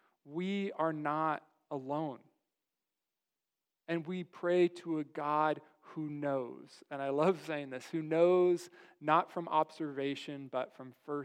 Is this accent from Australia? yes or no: no; Farmington, California, United States; I grew up in a real small town. And I've shared this before. I grew up actually in Farmington, California, proper. 180 people, and we like to say half of them were croons.